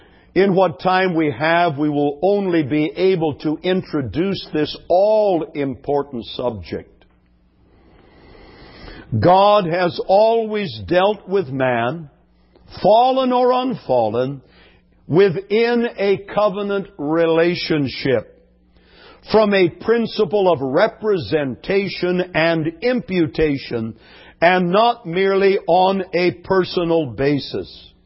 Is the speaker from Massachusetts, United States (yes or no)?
no; California, United States; I grew up in a small town in Central California. Our neighbors were Japanese.